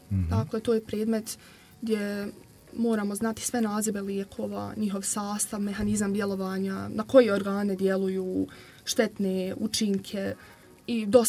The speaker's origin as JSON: {"language": "Bosnian", "town": "Čelić", "region": "Federation of Bosnia and Herzegovina", "country": "Bosnia & Herzegovina", "said": "Dolazim iz Čelića, dakle, bivša sam učenica poljoprivredne i medicinske škole."}